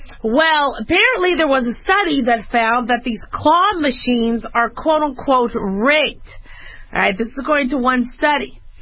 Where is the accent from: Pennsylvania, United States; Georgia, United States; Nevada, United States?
Nevada, United States; Las Vegas; I grew up in Vegas, so I totally get this whole psychology behind gambling